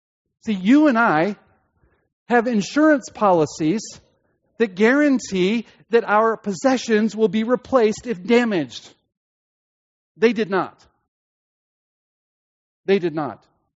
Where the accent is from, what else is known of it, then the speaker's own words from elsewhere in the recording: United States; May I say that we as American Christians have the difficulty, if I can say it that way, of luxury and comfort.